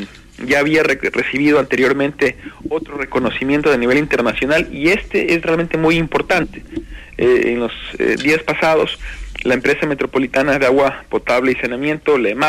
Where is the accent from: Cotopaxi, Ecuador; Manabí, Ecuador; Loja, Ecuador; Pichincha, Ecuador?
Pichincha, Ecuador; Quito; como quiteños, señalar lo profundamente orgullosos que estamos por aquello